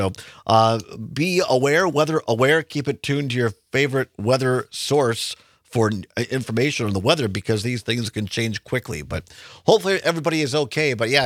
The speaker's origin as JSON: {"language": "English", "town": "Richland Center", "region": "Wisconsin", "country": "United States", "tie": "born or raised there", "said": "I remember growing up in Richland Center, and it was a huge deal."}